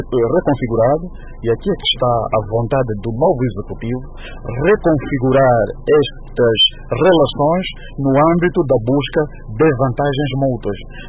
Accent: Angola; cada um de nós, enquanto angolanos, ao lidar com Portugal

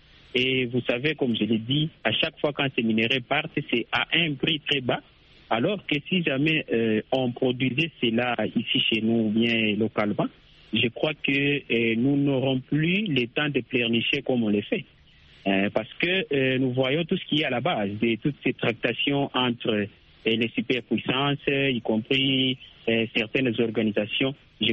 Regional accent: Lubumbashi, Haut-Katanga, DR Congo; je crois qu'il y a beaucoup d'entreprises étrangères qui sont, par exemple, chez nous à Lubumbashi.

